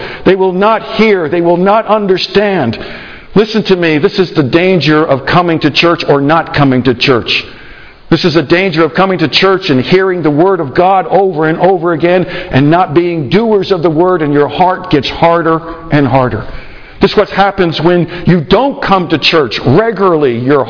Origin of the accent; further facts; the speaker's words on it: United States; I'm an American.